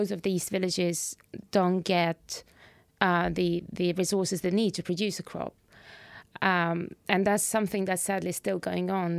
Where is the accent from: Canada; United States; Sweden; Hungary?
Sweden; also born or lived in Ukraine; I'm a journalist and I'm originally from Ukraine, although I grew up and spent most of my life in Sweden.